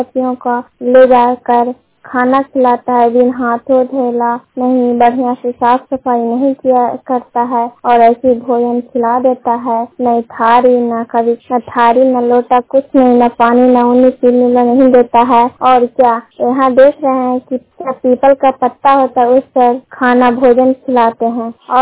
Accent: Ekangarsarai, Bihar, India; मैं एकंगर सराय के रहने वाली हूँ, प्रखंड एकंगर सराय नालंदा।

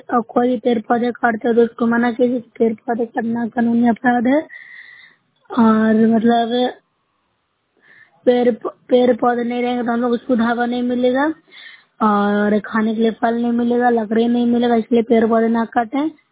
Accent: Bihar, India; मैं नुरसा ब्लॉक से हूँ, जिला नालंदा की निवासी हूँ।

